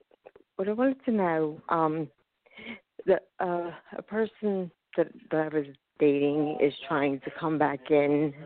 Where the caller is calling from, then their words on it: Philadelphia, Pennsylvania, United States; from Philadelphia, Pennsylvania.